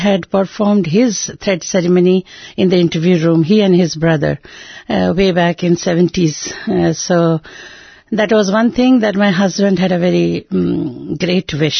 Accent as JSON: {"language": "English", "country": "Nepal", "said": "from Nepal. I am here for the Upanayanam ceremony of my son, along with my husband … my son is"}